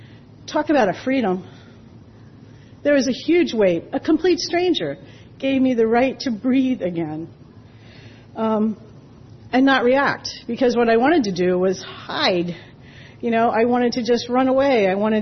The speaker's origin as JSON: {"language": "English", "town": "Pittsburgh", "region": "Pennsylvania", "country": "United States", "said": "I'm from Pittsburgh, Pennsylvania."}